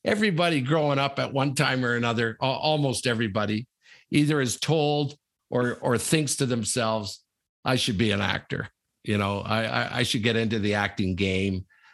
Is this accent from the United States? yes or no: no; Sudbury, Ontario, Canada; My hometown. My hometown